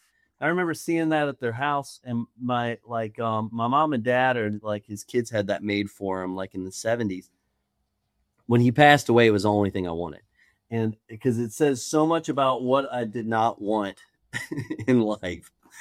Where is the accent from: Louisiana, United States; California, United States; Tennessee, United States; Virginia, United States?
Virginia, United States; I'm originally from Virginia and up in the mountains, like Appalachia more than Northern Virginia, the Shenandoah Valley.